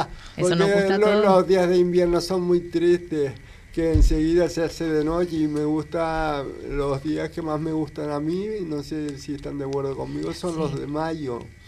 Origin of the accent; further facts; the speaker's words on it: Gran Tarajal, Canary Islands, Spain; como sabe la gente de Gran Tarajá, que soy de Gran Tarajá